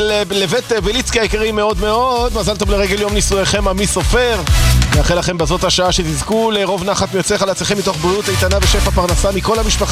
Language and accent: Hebrew; Jerusalem, Jerusalem District, Israel; אנחנו ירושלמים.